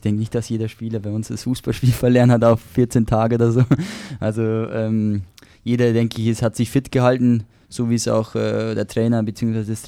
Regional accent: Regensburg, Bavaria, Germany; born there; bin gebürtiger Regensburger

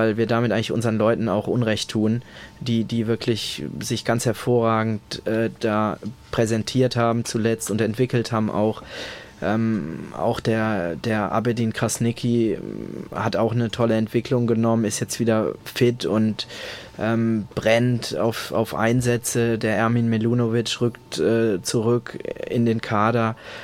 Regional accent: Walldorf, Baden-Württemberg, Germany; nicht zuletzt kommen wir beide aus Walldorf, was ja nun auch ein Zufall irgendwo ist.

